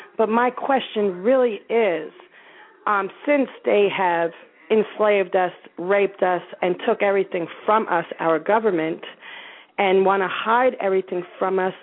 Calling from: New Jersey, United States; I'm from New Jersey.

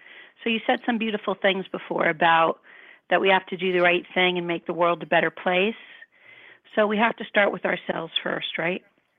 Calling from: New Jersey, United States; I am calling from the Jersey Shore.

